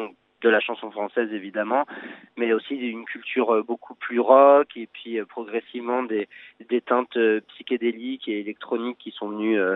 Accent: Île-de-France, France; chez nous en Seine-et-Marne

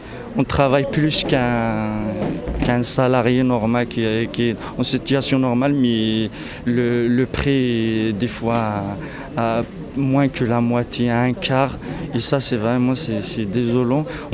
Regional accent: Algeria; now in Lille, France; 26 ans, je suis étudiant en troisième année économie-gestion à Lille 1. Je suis en France, ça fait 3 ans, et la nationalité, je suis algérienne.

